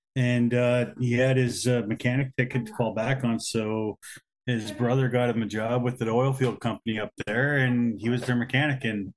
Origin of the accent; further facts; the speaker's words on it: Fort St. John, British Columbia, Canada; moved away as an adult; also born or lived in Vanderhoof; I was born in Vanderhoof, if anybody knows where that is. My parents moved to Fort St. John when I was a year and a half old, and I was basically raised in Fort St. John after that. Then I moved away.